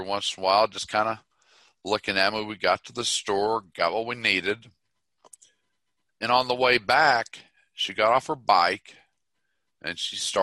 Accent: Tulsa, Oklahoma, United States; Hell, I grew up in Tulsa. I don't ever remember it being like this

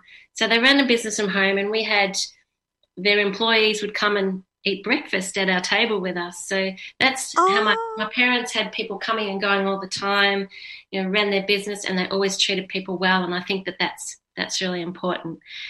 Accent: Epping, Victoria, Australia; So I grew up in Epping, so that's where I live now, in the northern outskirts of Melbourne, and it was semi-rural, if you like.

